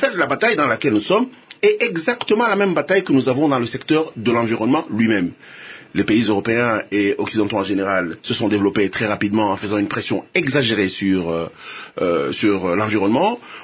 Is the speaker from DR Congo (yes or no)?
yes; Katanga, DR Congo; moi je suis né et j'ai grandi au Katanga